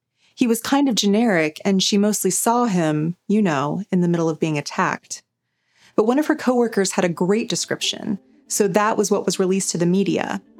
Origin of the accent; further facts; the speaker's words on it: Midwest, United States; now in New York City, United States; I'm a Midwesterner who now lives in New York City